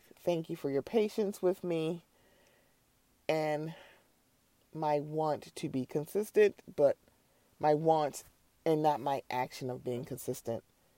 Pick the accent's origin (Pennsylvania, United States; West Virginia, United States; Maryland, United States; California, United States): Maryland, United States; Baltimore; I'm from Baltimore. So is Robin. So is Juan. I know a lot of Baltimore dudes.